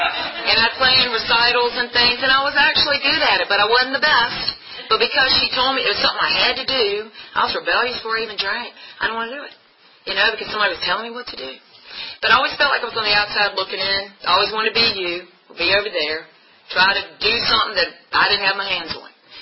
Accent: Bon Air, Virginia, United States; I'm the oldest of four. I was born in Bon Air, Virginia. I'm a Bon Airian, that's what I call myself. Bon Air's in Chesterfield.

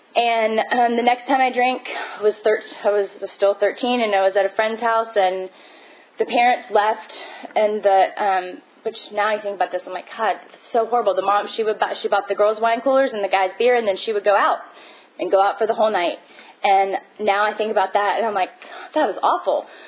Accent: Richmond, Virginia, United States; I grew up in Richmond. I'm from Richmond. That's where I grew up. I lived in Short Pump, which is not anything like it is now.

